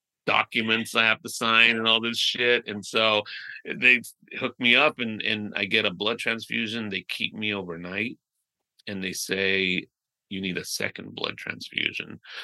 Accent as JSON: {"language": "English", "country": "United States", "tie": "born there", "said": "So I grew up in my parents both from Mexico. I was born here in the States."}